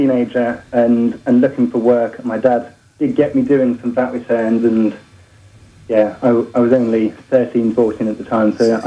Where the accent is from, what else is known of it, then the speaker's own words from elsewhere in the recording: England, United Kingdom; I'm originally from the Midlands.